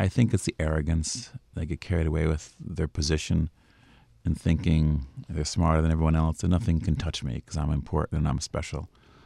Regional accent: Cohoes, New York, United States; as mayor of the city of Cohoes, my hometown.

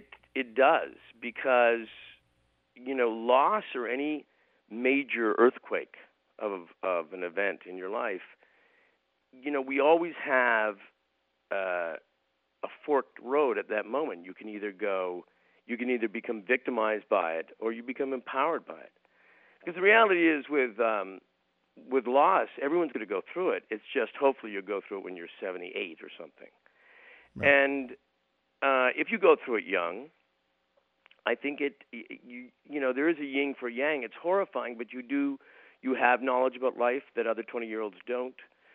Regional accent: Canada; I'm too private, I'm too Canadian

